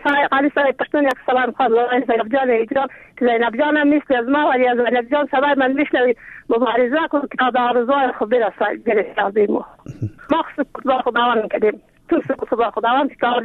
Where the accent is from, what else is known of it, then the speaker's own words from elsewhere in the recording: Afghanistan; ما زن افغانیم